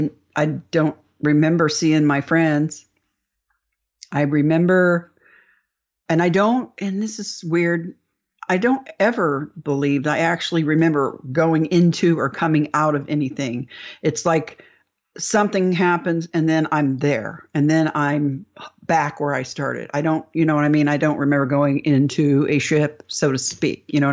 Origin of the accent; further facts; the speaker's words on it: Indianapolis, Indiana, United States; I grew up in a rural area, and well, I lived in Indianapolis, which is not a rural area, but I grew up on the Far East Side, and out that way is a lot of farmland and open field.